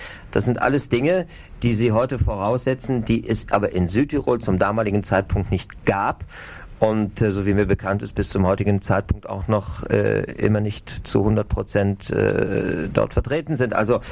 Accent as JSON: {"language": "German", "region": "Bavaria", "country": "Germany", "tie": "born or raised there", "said": "Wir sind alle aus Bayern und da sind wir zwangsläufig mit Bayern 3 groß geworden"}